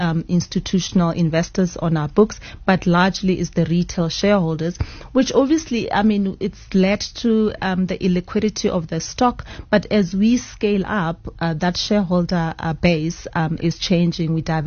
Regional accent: South Africa; because we are South African, it only made sense that we start at home

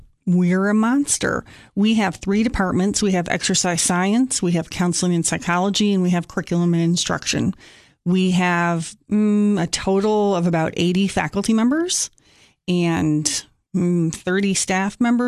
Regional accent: Michigan, United States; moved away as an adult; now in Cookeville, United States; I'm from Michigan originally. I moved to Cookeville, Tennessee in 1993 and have been working at Tech since the late 90s.

